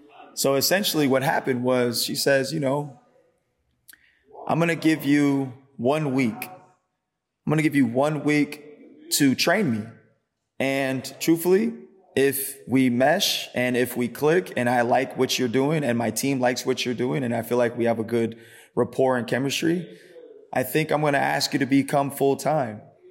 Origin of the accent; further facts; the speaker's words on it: Oakland, California, United States; I'm from Oakland, but it was actually in LA.